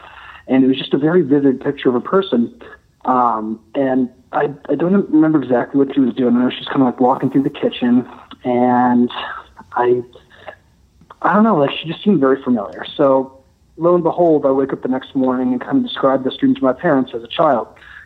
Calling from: Flemington, New Jersey, United States; I'm calling from Flemington, New Jersey.

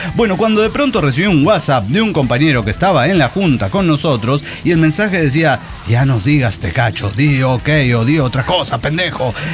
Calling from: Mexico City, Mexico; desde Ciudad de México, un desintegrado saliendo del closet.

